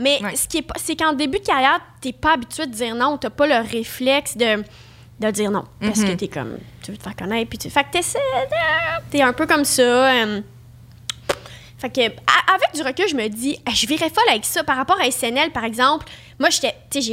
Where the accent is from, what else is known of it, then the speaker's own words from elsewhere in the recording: Ontario, Canada; Puis en plus, moi, je viens de l'Ontario. Alors, on m'a jamais entendu parler comme ça, comme je te parle là, même si je sais que je suis ancienne, j'ai quand même un accent, puis j'utilise quand même un vocabulaire des fois plus anglo